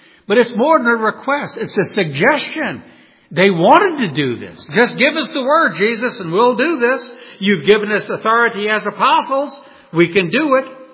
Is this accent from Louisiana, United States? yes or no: yes; New Orleans, Louisiana, United States; I come from New Orleans, and in certain districts there, there's still some people that practice voodoo.